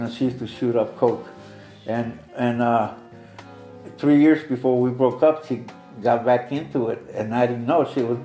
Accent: Chicago Heights, Illinois, United States; I grew up in Chicago Heights. We were that poor, you know.

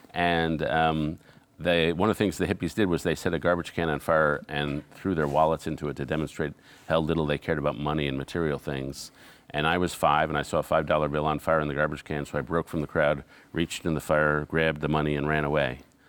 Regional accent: New York City, New York, United States; Yep. I grew up sort of near Greenwich Village. I went to a place called Grace Church School, which is on 10th and Broadway, if anybody knows the Strand Bookstore in Lower Manhattan.

